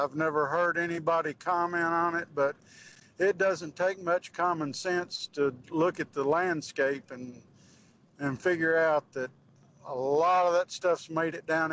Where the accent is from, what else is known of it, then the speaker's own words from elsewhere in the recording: Kingsport, Tennessee, United States; Yeah, I used to live real close to that area back whenever I was growing up. I'm originally from Kingsport.